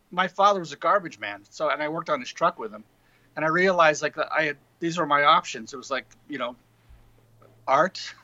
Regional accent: Orfield, Pennsylvania, United States; In Orfield, Pennsylvania. The sticks.

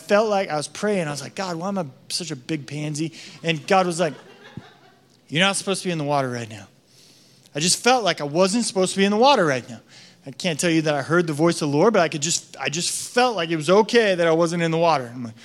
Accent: Washington, United States; and I grew up in Washington. Like, we don't do ocean stuff in Washington.

